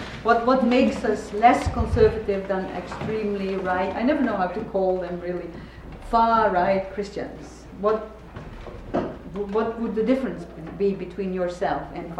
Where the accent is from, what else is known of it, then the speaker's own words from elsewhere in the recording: Netherlands; moved away as an adult; also born or lived in Egypt; now in United States; And I am originally from the Netherlands, never, of course, planned to leave ever, because the Netherlands was quite nice. But then I met my American husband, and hence I came here.